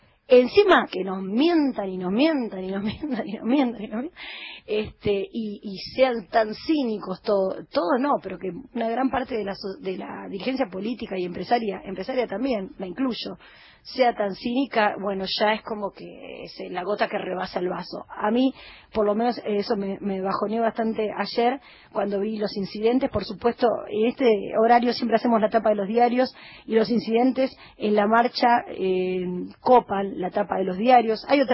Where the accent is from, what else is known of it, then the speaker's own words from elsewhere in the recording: Argentina; No somos tontos los argentinos.